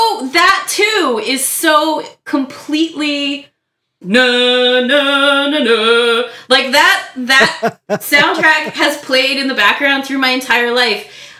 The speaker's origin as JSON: {"language": "English", "town": "San Diego", "region": "California", "country": "United States", "tie": "born or raised there", "said": "And, you know, I grew up in San Diego and I've been going to the con since I was little."}